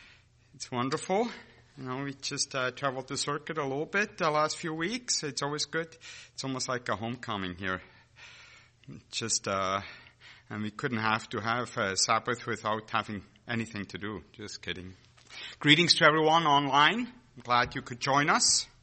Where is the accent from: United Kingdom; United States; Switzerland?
Switzerland; After all, I was born and raised in Switzerland.